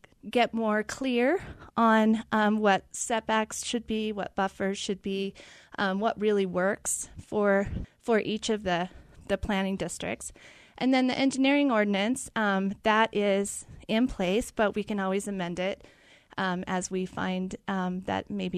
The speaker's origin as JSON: {"language": "English", "region": "Utah", "country": "United States", "tie": "born or raised there", "said": "I was raised in Utah. I received my engineering degree from the University of Utah. And then I left for a long time trying to find the perfect place to live. And it's funny, a year ago, I came back."}